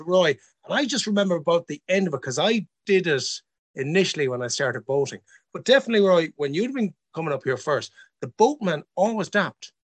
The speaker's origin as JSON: {"language": "English", "country": "Ireland", "said": "Yeah, I of course, as an Irish person, I claim that it was"}